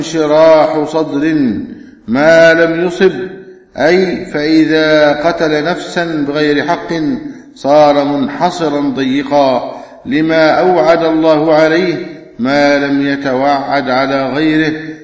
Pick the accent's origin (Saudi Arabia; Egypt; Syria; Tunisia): Egypt; لقد شهدت بلدنا مصر